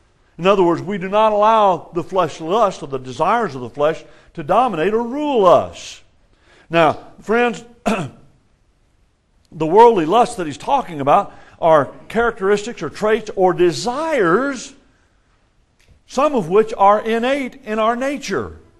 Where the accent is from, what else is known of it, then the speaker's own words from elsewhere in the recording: Texas, United States; born there; now in Mesa, United States; Well, somebody says, well … your home's in Mesa, Arizona. Well, yeah, kind of, sort of. And I was born in Texas.